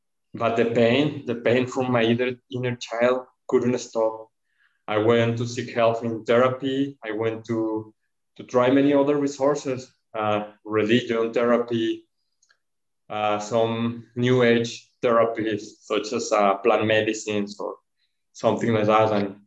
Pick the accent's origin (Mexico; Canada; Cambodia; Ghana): Mexico; English is a second language; I come from Mexico. I was born there.